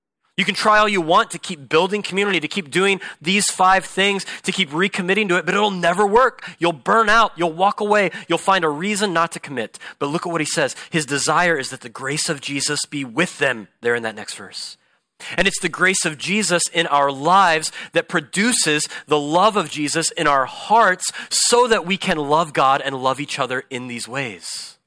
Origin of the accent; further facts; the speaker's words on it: US South, United States; I grew up in the South where everyone's always inviting you into their home to eat fried chicken and apple pie like every single day.